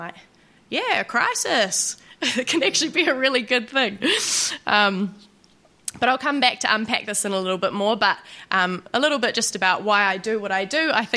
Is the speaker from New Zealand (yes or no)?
yes; Auckland, New Zealand; now in New Plymouth, New Zealand; I'm from Auckland, and I'm mihi to the ancestral spiritual landmarks of New Plymouth, where I now live.